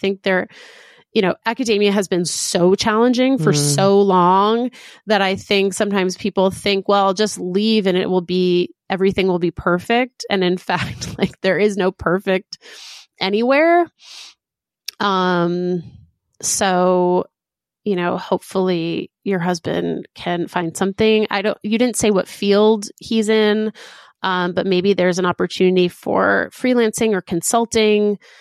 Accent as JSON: {"language": "English", "country": "United States", "moved": "as an adult", "lives_now": "Helsinki, Finland", "said": "I'm an American living in Helsinki for 2 years now, a lifelong dream after being here as an exchange student in high school."}